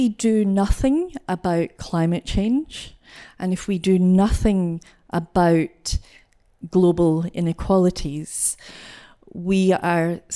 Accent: Glasgow, Scotland, United Kingdom; I grew up in the East End of Glasgow.

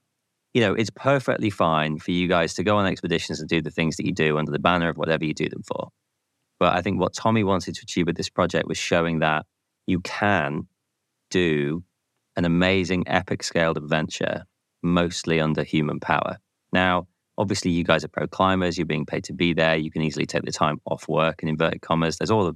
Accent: United Kingdom; But as a Brit, that just like sums America up for me.

